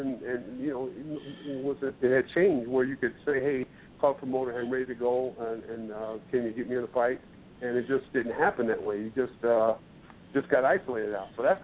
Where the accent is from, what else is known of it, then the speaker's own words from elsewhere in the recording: Los Angeles, California, United States; I'm from Los Angeles, so I grew up playing basketball, you know, as a kid with Ronnie Lott.